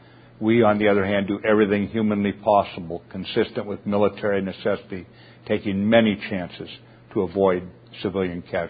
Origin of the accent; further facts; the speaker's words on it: the American West, United States; I'm from the American West. We have forest fires out there, and some of the worst forest fires in our history, the most damage were caused when we pulled the fire crews off the line too early.